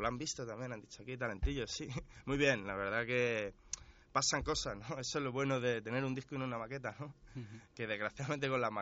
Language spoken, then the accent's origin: Spanish; Leganés, Community of Madrid, Spain; somos de Leganés